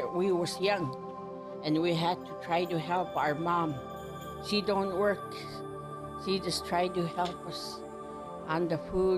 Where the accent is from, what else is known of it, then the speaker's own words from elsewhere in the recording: Koyuk, Alaska, United States; born there; And I was born in Koyuk, September 14, 1932.